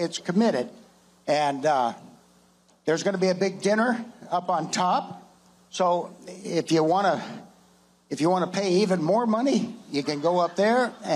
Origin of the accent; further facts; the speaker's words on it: Nevada, United States; And I want to tell you, I'm a Nevadan through and through.